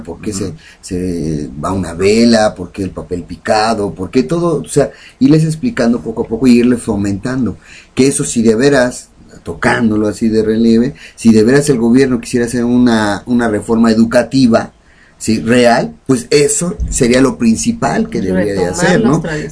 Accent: Mexico; el porqué y el para qué de nuestras raíces, ¿no?, como mexicanos.

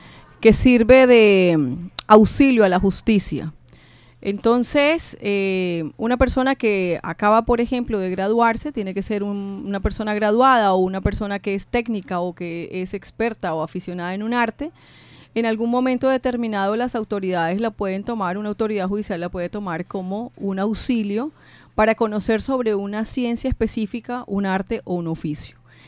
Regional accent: Barranquilla, Atlántico, Colombia; Soy psicóloga desde hace 20 años y soy barranquillera.

